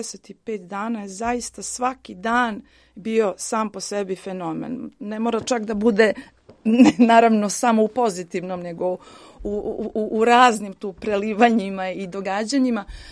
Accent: Pristina, Pristina District, Kosovo; born there; Ja inače sam rođena u Prištini, tako da to je dug ovaj put velikih zaista promjena.

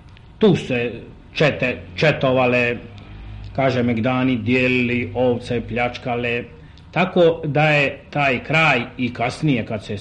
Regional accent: Bosanska Krajina, Bosnia & Herzegovina; Ja sam svoje djetinjstvo proveo u Bosanskoj krajini.

